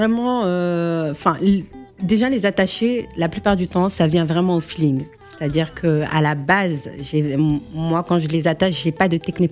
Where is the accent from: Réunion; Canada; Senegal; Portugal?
Senegal; On dit moussor chez nous au Sénégal.